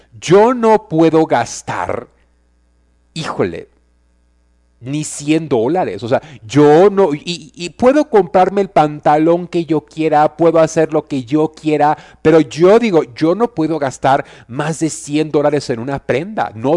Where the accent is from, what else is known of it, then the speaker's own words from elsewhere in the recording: Mexico; Y como buen mexicano, cuando nos ponemos a dieta